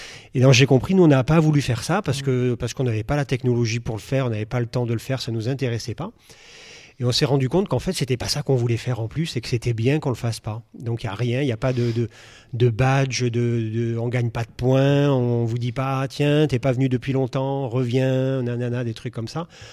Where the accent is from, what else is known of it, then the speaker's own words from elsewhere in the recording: Toulouse, Occitanie, France; moi je suis toulousain